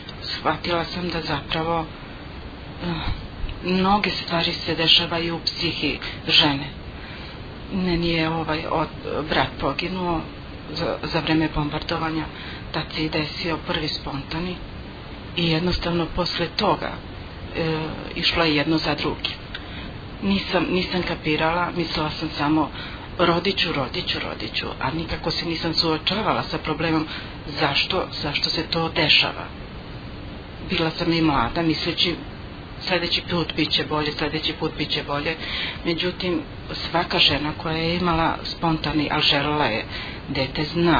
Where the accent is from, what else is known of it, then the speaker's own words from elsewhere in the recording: Kosovo; Ja sam rodom sa Kosova i odgajala me stara baka koja je od uvek bila vernik